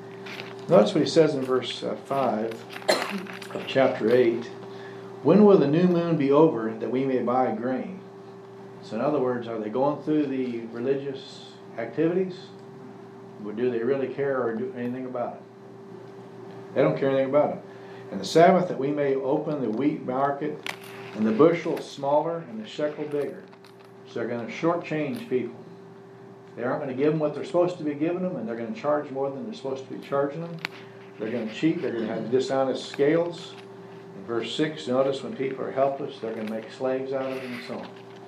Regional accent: Oklahoma, United States; also born or lived in Iowa; She knew I was from Oklahoma. I didn't tell her I was born in Iowa.

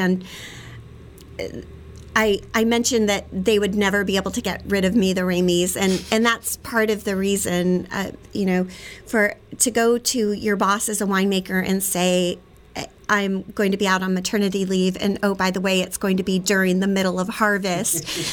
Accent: San Diego, California, United States; I grew up in San Diego, and I was drawn to the Santa Barbara area due to the proximity of San Diego to Santa Barbara.

